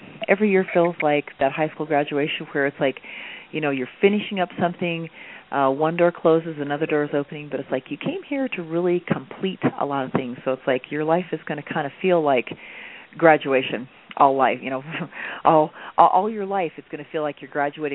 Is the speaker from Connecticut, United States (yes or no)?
no; Colorado, United States; I'm going to cheat because I know 307 is Wyoming because I'm from Colorado.